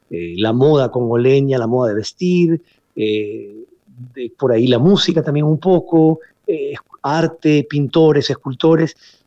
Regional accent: Lima, Peru; yo crecí en Perú, yo soy peruano, crecí en Lima

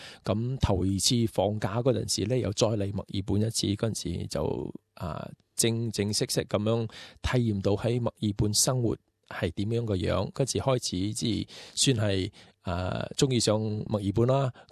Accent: Ipoh, Perak, Malaysia; now in Australia; 我唔系香港人嚟嘅。咁我系马来西亚嘅华人，我喺马来西亚出身，喺怡保啊，怡保系我家乡啊

